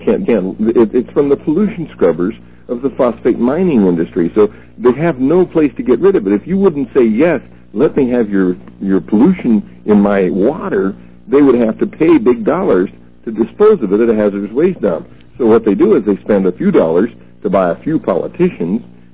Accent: United States; I'm just doing it because I'm an American, and I know what it's doing to our country.

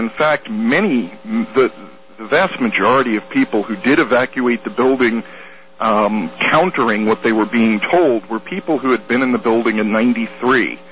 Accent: New York, United States; moved away as an adult; Well, Dr. Stan, I grew up in New York, and I left New York a little bit over 20 years ago. But my family still lives there

